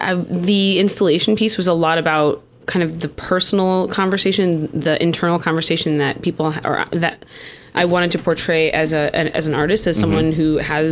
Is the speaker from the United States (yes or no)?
yes; United States; It's definitely something that, as an American, I really can't.